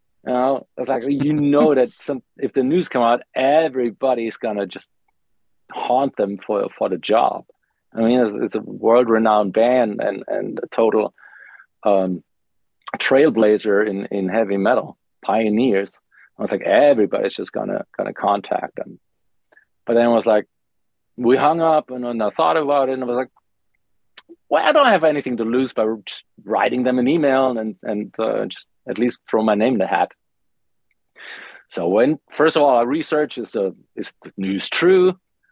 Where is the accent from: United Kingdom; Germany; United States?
Germany; moved away; I'm from Germany, obviously. I moved to LA first, and I was in LA for a couple of years. Then I moved to Vegas. I was in Vegas for 6 years.